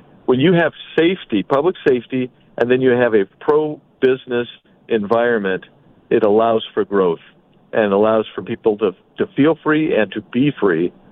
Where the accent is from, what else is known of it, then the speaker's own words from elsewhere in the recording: Tucson, Arizona, United States; Yeah, I grew up in Tucson, so I'm pretty familiar with the city